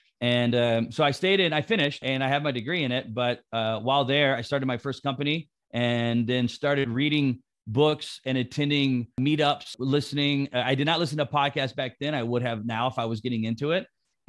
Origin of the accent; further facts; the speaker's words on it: Georgia, United States; moved away as an adult; now in Florida, United States; So I am a resident of Florida I moved down there probably, I'm from Georgia